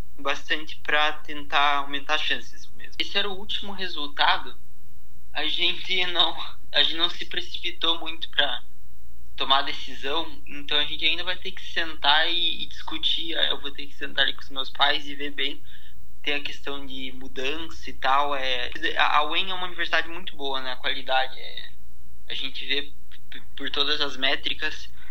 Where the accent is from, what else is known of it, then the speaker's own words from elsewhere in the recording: Ponta Grossa, Paraná, Brazil; é que eu sou de Ponta Grossa, eu fiz a de lá também